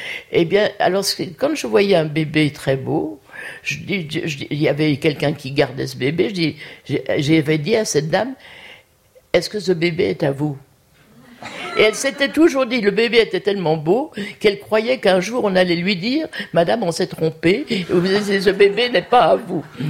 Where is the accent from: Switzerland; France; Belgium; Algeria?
Switzerland; Geneva; moved away; quand j'ai quitté Genève, ma ville d'où je venais, là, ma cousine m'avait dit, va à New York, je connais quelqu'un qui fait de la photo.